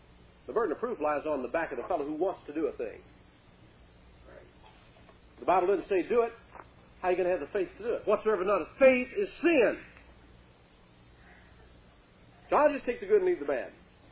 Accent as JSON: {"language": "English", "region": "Kentucky", "country": "United States", "tie": "born or raised there", "said": "I was raised in Kentucky, and it was kind of like South Carolina. when I was a child. I mean, this was in the 50s."}